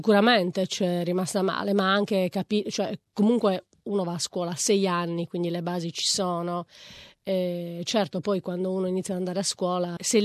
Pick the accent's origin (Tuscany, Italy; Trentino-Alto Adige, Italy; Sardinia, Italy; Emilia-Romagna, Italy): Sardinia, Italy; Cagliari; In realtà io sono cresciuta trilingue, perché essendo sarda mio padre parlava l'italiano perfettamente, però siamo cresciuti a Cagliari, ma lui e la sua famiglia erano originari di Ozieri, che è a 200 chilometri nel nord, una cittadina tra Alghero e Olbia, e lì si parla logudorese